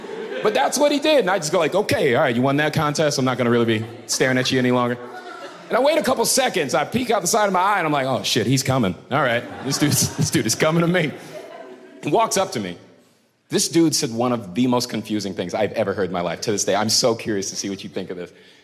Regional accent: the South, United States; But I'm from the South.

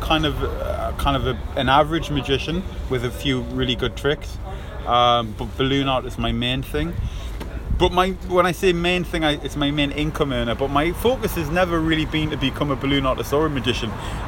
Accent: North East England, United Kingdom; I jokingly say sometimes I'm quarter English, quarter Irish, quarter Saudi, quarter Bahrainian, and 100% Geordie. Born and raised in the northeast of England with my Irish grandmother from the age of 7.

